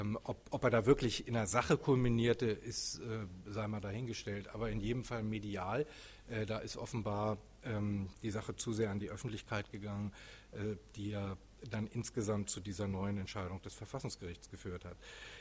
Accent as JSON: {"language": "German", "town": "Dortmund", "region": "North Rhine-Westphalia", "country": "Germany", "tie": "born or raised there", "said": "Weil in meiner Heimatstadt Dortmund ist ja eine Zeitung quasi gänzlich aufgelöst worden."}